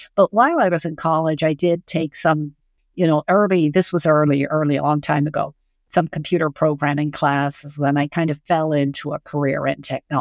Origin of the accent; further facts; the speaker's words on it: Ireland; now in United States; I grew up in Ireland, which I know a lot of people don't know that about me because I don't sound that way anymore, but I've been in the U.S. for a long time.